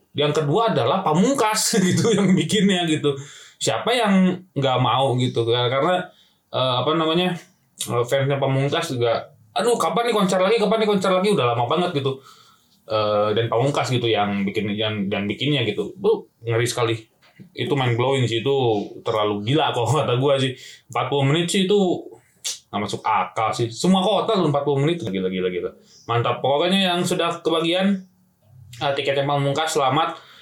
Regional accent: West Java, Indonesia; Apalagi saya orang Sunda gitu ya.

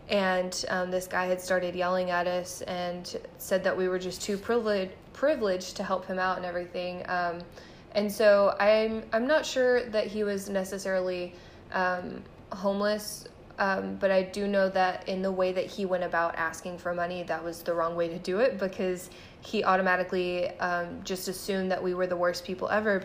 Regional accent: Texas, United States; you know, we're from Texas, we don't know how to read those kinds of things all the time

